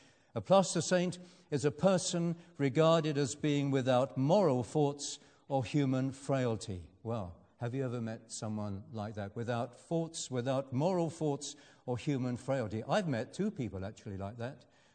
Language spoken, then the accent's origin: English; London, United Kingdom; I grew up in the Battle of Britain and the bombing of London